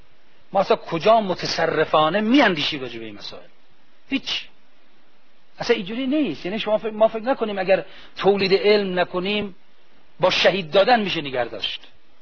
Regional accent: Iran; حالا نه که ما چون ایرانیم داریم حرفو می‌زنیم.

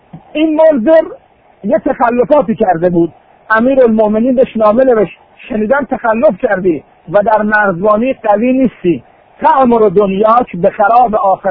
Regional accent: Iran; born there; خدا رو شکر که ما در ایران متولد شدیم،

